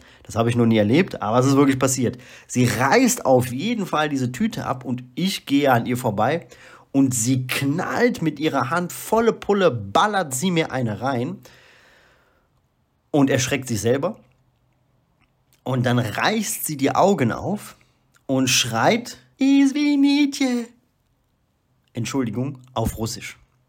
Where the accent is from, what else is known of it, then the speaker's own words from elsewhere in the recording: Belgium; German is a second language; now in Moldova; Ich interessiere mich sehr für mehrsprachige Länder, zum Beispiel wie die Schweiz, Belgien, wo ich aufgewachsen bin.